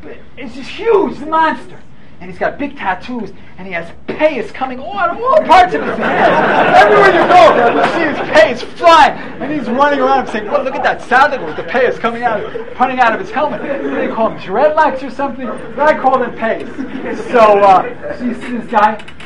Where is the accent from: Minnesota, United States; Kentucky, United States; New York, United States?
New York, United States; Manhattan; So I'm from Manhattan, and when I go shopping, I go to this store called Fairway.